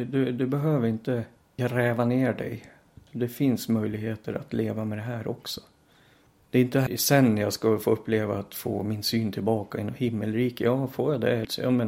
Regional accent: Timrå, Västernorrland County, Sweden; also born or lived in Sollentuna; Jag är född på Löwenströmska sjukhuset, Sollentuna, Stockholm. Vi kom till Timrå som familj 76. Jag är född 70, så att året jag fyllde 6 år flyttade vi upp.

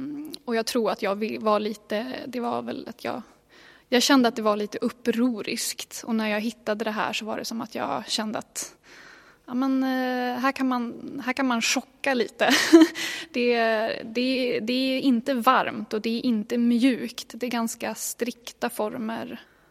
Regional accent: Härnösand, Västernorrland County, Sweden; now in Gothenburg, Sweden; Men jag är också uppvuxen i Härnösand.

